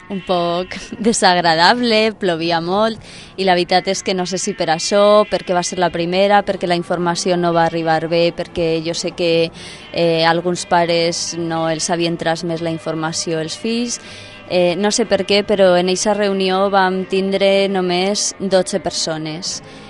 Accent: Zamora, Castile and León, Spain; born there; Catalan is a second language; Jo, un poc lluny d'aquí. Jo vaig néixer a Zamora.

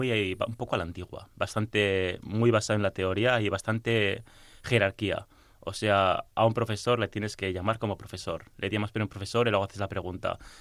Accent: Zaragoza, Aragon, Spain; born there; also born or lived in Finland; Sí, aún siendo finlandés, tengo doble nacionalidad, o sea, española y finesa, yo nací en Zaragoza. Mi padre es español y mi madre es de Finlandia.

